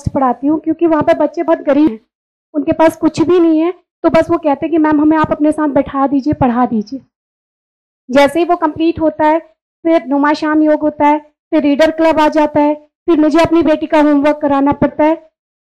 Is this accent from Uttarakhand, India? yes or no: yes; Uttarakhand, India; मैं उत्तराखंड से हूँ